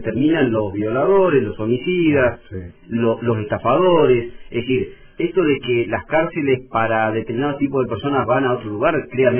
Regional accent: Italy; Yo soy italiano, sí

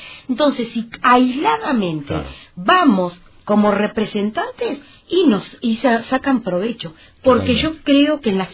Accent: Tierra del Fuego, Argentina; Acá somos fueguinos y tenemos que defender a los 200.000 habitantes de Tierra del Fuego.

